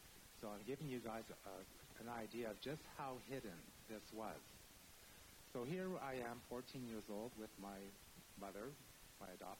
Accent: Ontario, Canada; also born or lived in Alberta; I am a Two-Spirit Cree, originally from Alberta. I grew up in Ontario, and obviously I now live here.

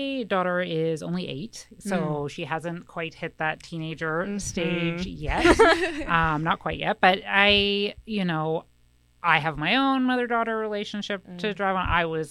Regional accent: Vancouver, British Columbia, Canada; born there; also born or lived in Houston; I was born in Vancouver.

